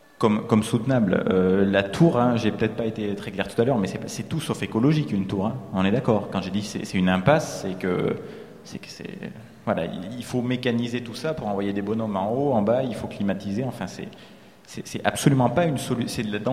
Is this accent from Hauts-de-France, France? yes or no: no; Aurillac, Auvergne-Rhône-Alpes, France; en tant qu'Antalien, je viens d'Aurillac. C'est une agglo de 50 000 habitants. C'est pas un village, quand même.